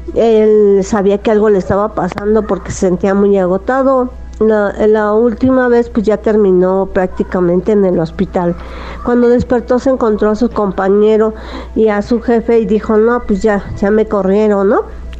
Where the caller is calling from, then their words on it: Atizapán, State of Mexico, Mexico; de Atizapán.